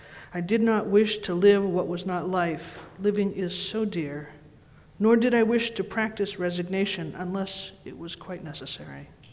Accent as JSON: {"language": "English", "region": "New England", "country": "United States", "tie": "born or raised there", "said": "Now, I grew up in New England. I know Walden."}